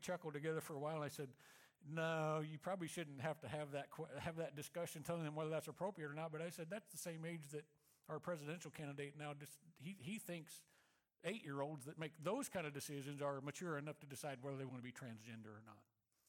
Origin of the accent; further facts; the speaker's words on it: Moberly, Missouri, United States; if you were to go back to the church that I grew up in Moberly, Missouri